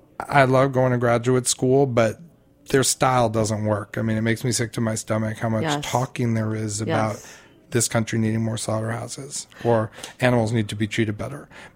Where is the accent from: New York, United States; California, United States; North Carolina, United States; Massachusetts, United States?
New York, United States; New York City; I'm born and raised in New York. Mount Sinai Hospital, Klingenstein Pavilion, 102nd Street and 5th Avenue.